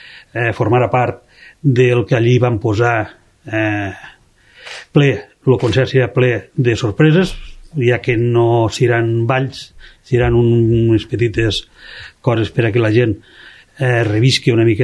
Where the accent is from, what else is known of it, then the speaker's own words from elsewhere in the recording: Roquetes, Catalonia, Spain; els que som de Roquetes